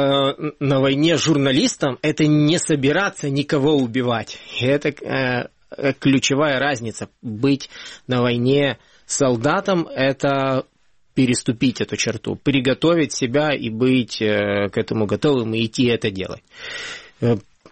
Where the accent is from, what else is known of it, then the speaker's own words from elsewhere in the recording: Sakhalin Oblast, Russia; also born or lived in Luhansk; А в Луганске я приехал с Сахалина, из России.